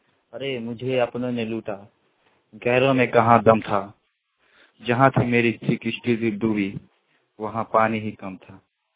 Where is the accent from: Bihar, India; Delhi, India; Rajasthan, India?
Bihar, India; मैं ग्राम मोहन बरियाम पोस्ट पर थाना सखी जिला मधुबनी का निवासी हूँ।